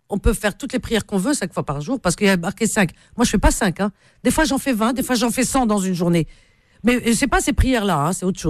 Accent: Algeria; chez nous, en Algérie, dans les pays du Maghreb, la femme, elle est lésée

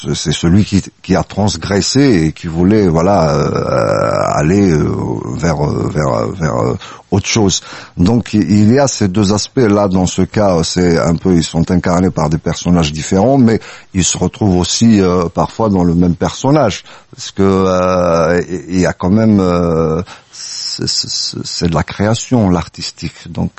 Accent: Kabylie, Algeria; il y a des choses qu'on ressent en tant que Kabyle dans des chansons

